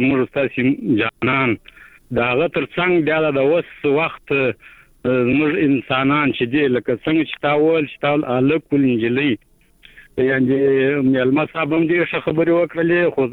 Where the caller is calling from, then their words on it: Kandahar, Afghanistan; ما د شایسته کندار څخه د ټلیفون په کرښه